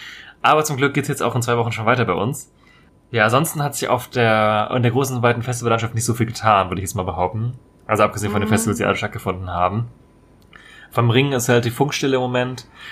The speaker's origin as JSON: {"language": "German", "town": "Marburg", "region": "Hesse", "country": "Germany", "said": "Das ist in Eschwege, das ist relativ nah an meiner Heimatstadt eigentlich. Komme ursprünglich aus Marburg in Hessen."}